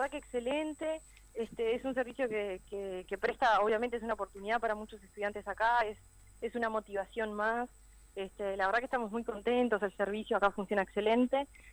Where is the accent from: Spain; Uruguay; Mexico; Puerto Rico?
Uruguay; Montevideo; en mi caso personalmente yo soy de Montevideo, así que imagínate que ya de por sí ya viajo todo